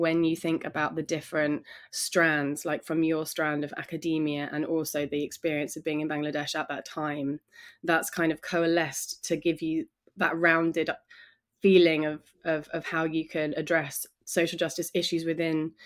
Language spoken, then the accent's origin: English; England, United Kingdom; You know, I was raised in England and I'd been to Europe, but I hadn't been out of there.